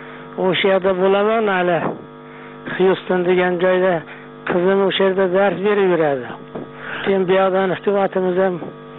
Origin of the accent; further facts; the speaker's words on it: Kashkadarya Region, Uzbekistan; Shu yerda men Qashqadaryoda tug'ilib o'sganman.